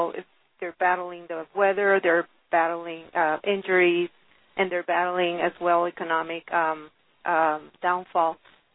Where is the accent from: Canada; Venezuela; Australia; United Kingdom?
Venezuela; now in United States; I came from Venezuela 20 years ago, and I remember I could eat anything.